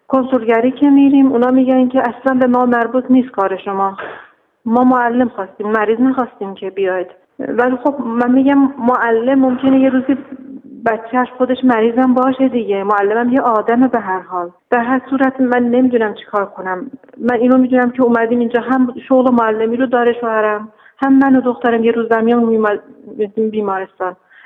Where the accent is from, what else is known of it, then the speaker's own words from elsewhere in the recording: Iran; وقتی که گفتن اصلا کار شما مربوط به من نیست، من ایرانیم